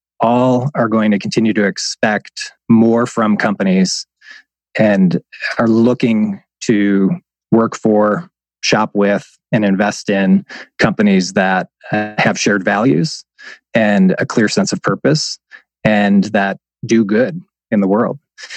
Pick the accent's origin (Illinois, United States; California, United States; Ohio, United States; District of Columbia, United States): Ohio, United States; helped elect a governor in my home state of Ohio back in 2006.